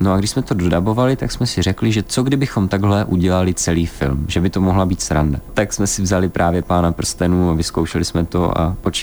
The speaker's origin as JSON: {"language": "Czech", "town": "Ostrava", "region": "Moravian-Silesian Region", "country": "Czechia", "said": "Jsme z Ostravy a okolí, vlastně já a ještě jeden kamarád, Vláďa Blahoš, my jsme z Petřkovic a ti další dva jsou právě tady z centra, z Ostravy."}